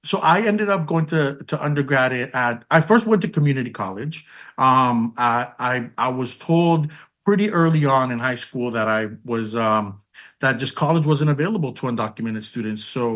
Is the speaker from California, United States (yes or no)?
yes; San Francisco, California, United States; because I grew up in San Francisco, where the coldest it gets is like maybe 60 degrees.